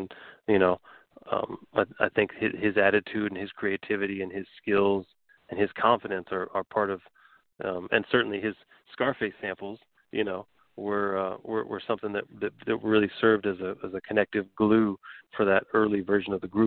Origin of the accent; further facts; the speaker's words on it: Galveston, Texas, United States; I grew up in Galveston, but we heard all the music coming from Houston because Houstonians spent their weekends on the beach in Galveston